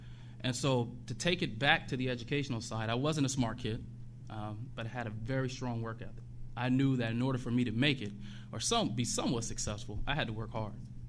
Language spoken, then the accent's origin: English; Omaha, Nebraska, United States; born or raised there